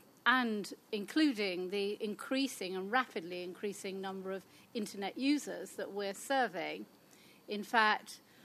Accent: United Kingdom; And I have to say, in my home country in the UK, we've still to do this.

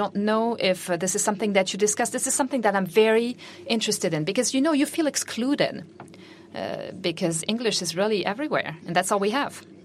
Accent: Mauritania; I come from Mauritania.

